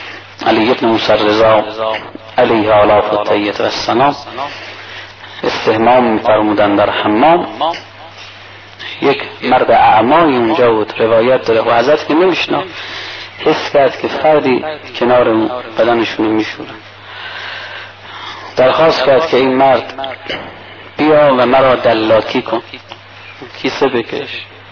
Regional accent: Mashhad, Razavi Khorasan, Iran; بچه مشهدم

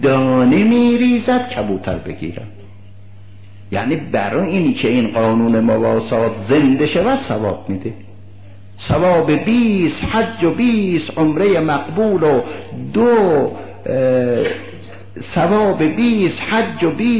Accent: Isfahan, Iran; برای اینکه من اصفهانی هستم نه، همه میدانن

